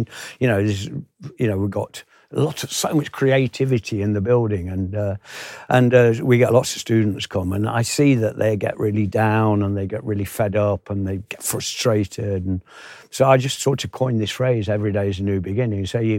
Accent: Nottingham, East Midlands, United Kingdom; the Beeston Camera Club, which is just outside of my hometown in Nottingham.

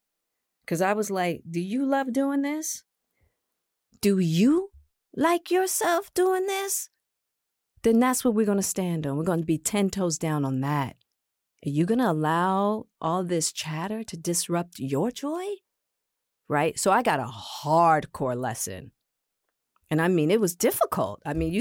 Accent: Hollywood, California, United States; I'm a woman, I'm Black, and I'm from Hollywood.

